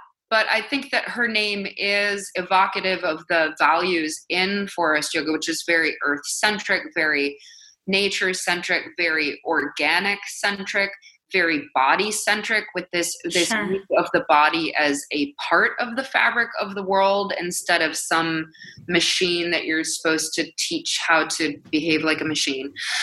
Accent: Madison, Wisconsin, United States; born there; moved away as an adult; now in New York, United States; I was born in Madison, Wisconsin. I moved to New York in 2004 to go to graduate school here.

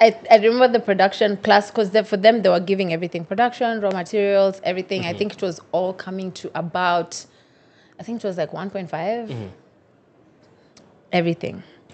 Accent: Kenya; In my mind, I just thought, yeah, I'm a designer from Kenya.

